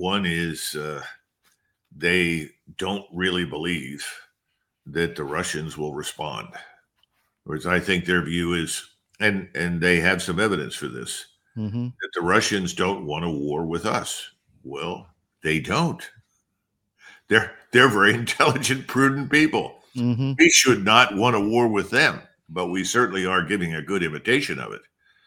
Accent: Philadelphia, Pennsylvania, United States; And I knew a few words of Ukrainian because I grew up with them in North Philadelphia.

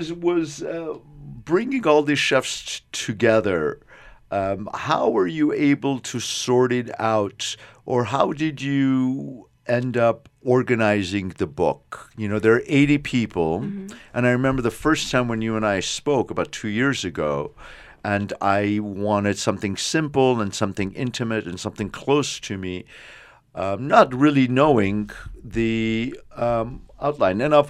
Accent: Iran; I mean, no matter how you cut me, dice me, or slice me, I'm an Armenian from Iran that can never be taken away from me.

